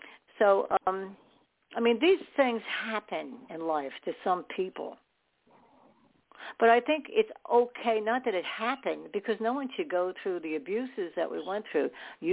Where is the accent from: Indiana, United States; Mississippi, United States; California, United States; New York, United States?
New York, United States; born there; See, they were all born in New York on that side. I was born in New York. So I remember good things from that, going into New York City